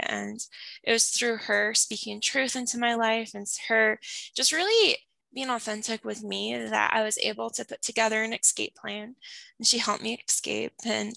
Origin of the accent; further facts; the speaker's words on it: Toronto, Ontario, Canada; born there; I was born in Toronto. I was born in one of the major hospitals in downtown Toronto.